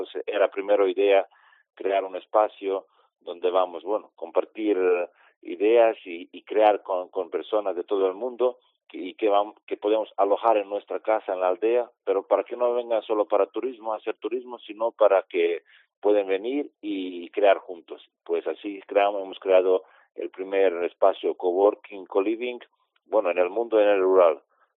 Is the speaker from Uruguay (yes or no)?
no; Serbia; Spanish is a second language; yo soy originalmente de Serbia, de Balcanes, de Yugoslavia